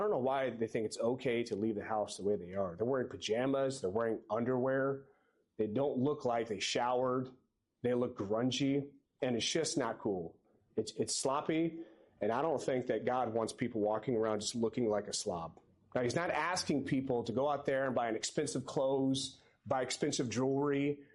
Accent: Green Bay, Wisconsin, United States; I grew up in Green Bay, Wisconsin, so on Sundays it was you're watching the Packer game. I mean, I grew up Catholic

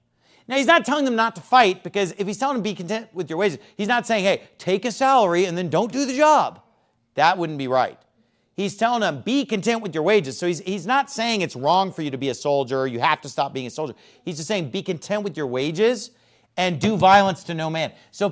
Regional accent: United States; But I'm still just aware of it growing up in America.

